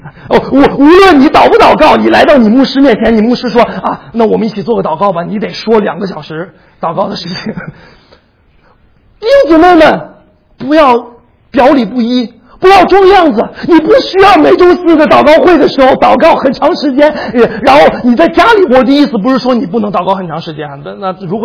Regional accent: China; 我们中国人不爱责备，我们就喜欢商量

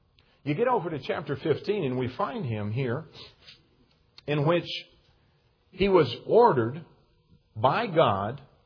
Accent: United States; Well, I'm American.

